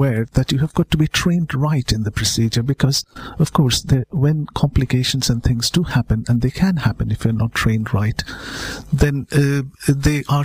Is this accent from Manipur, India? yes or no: no; Kolkata, West Bengal, India; moved away as an adult; now in United Kingdom; I was brought up in India, and I sort of come from a town which has been made famous by Mother Teresa. I come from Calcutta.